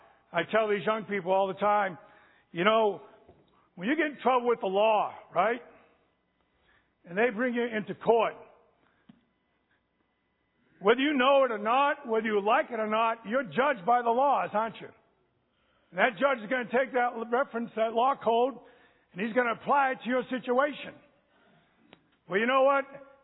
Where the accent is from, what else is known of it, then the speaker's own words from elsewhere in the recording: Boston, Massachusetts, United States; also born or lived in St. Louis / Pittsburgh; I am from Boston, and I wouldn't say I'm a Brady fan, because I learned to always identify wherever I am.